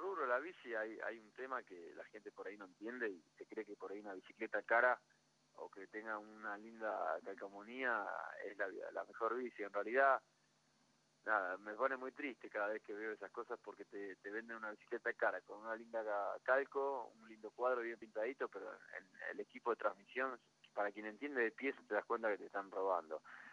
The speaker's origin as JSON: {"language": "Spanish", "country": "Argentina"}